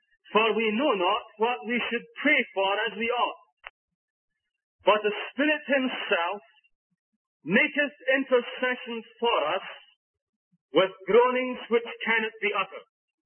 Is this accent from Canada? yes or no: no; Scotland, United Kingdom; not that I have created because I'm a Scotsman